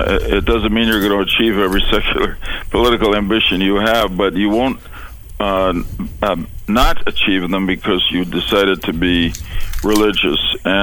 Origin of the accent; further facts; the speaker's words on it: United States; I was doing it really as an American